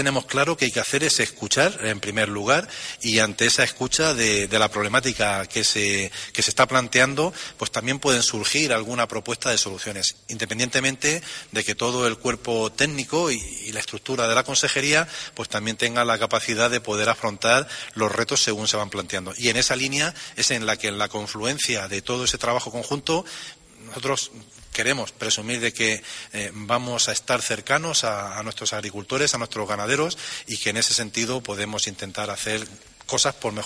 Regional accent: Castilla-La Mancha, Spain; los cultivos del sureste de mi provincia de Albacete, de donde yo vengo también, donde hay incluso arroz

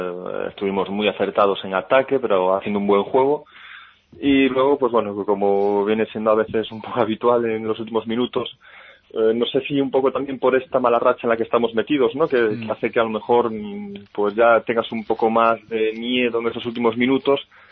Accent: Galicia, Spain; cada vez somos menos gallegos en el equipo

